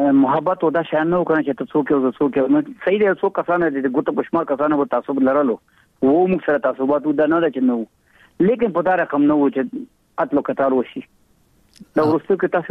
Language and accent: Pashto; Afghanistan